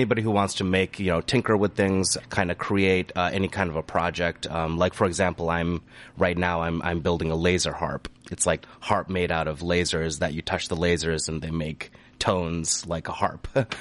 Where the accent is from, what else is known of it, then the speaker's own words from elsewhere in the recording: Ames, Iowa, United States; I grew up in Ames here. I'm 29.